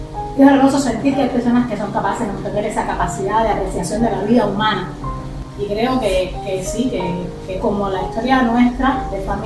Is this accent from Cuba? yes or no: yes; Cuba; Tengo 45 años, soy ciudadana cubana